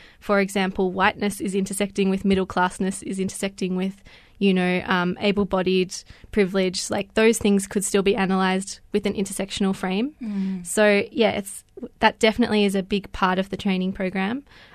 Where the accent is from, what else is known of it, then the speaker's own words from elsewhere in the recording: Australia; I myself have a personal connection to these experiences of racism growing up in Australia.